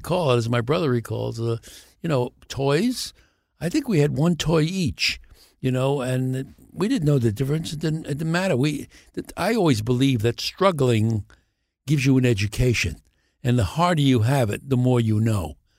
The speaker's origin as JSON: {"language": "English", "town": "Brooklyn", "region": "New York", "country": "United States", "tie": "born or raised there", "said": "But I think growing up in Brooklyn gives you a real perspective on life."}